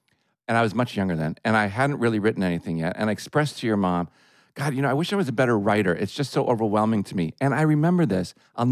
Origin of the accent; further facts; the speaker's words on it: Chicago, Illinois, United States; I grew up in Chicago with, you know, looking at Hollywood like this thing that was unachievable.